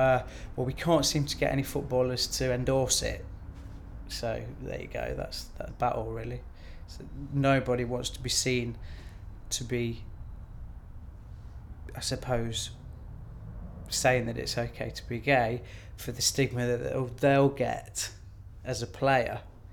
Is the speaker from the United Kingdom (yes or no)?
yes; Nottingham, East Midlands, United Kingdom; Because I was brought up in Nottingham, I was having difficulty with my own sexuality